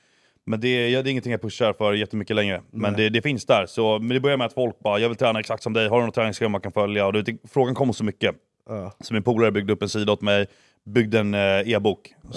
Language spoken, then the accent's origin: Swedish; Värmdö, Stockholm County, Sweden; jag är uppvuxen ute på Värmdö och gick i skola i Nacka.